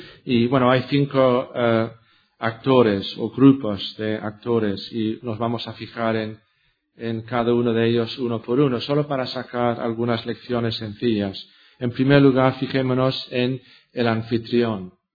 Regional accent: United Kingdom; yo era cristiano, porque yo creía que, bueno, todo el mundo era cristiano, por lo menos en mi país, en el Reino Unido.

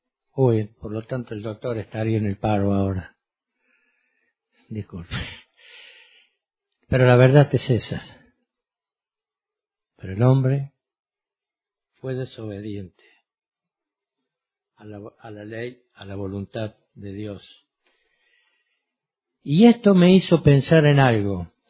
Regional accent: Argentina; porque no quiero que penséis que yo como argentino busqué una página de...

